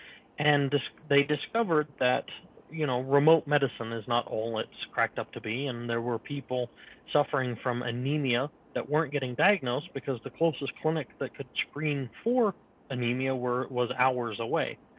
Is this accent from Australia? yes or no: yes; Australia; coming from Australia, my home country